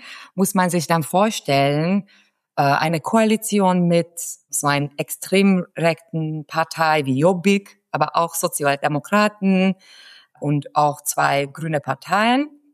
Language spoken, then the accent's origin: German; Hungary; German is a second language; Also in 16 Jahren hatten wir als Ungarin kaum die Erwartung